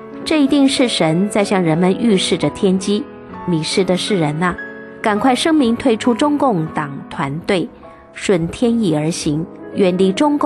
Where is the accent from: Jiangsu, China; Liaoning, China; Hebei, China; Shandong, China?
Shandong, China; 在我的家乡鲁西小城